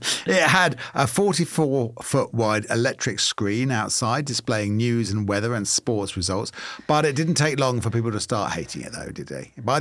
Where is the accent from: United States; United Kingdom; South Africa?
United Kingdom; Maidenhead, South East England; When I was growing up in Maidenhead, what used to be a sort of square where you walked through shops became a precinct.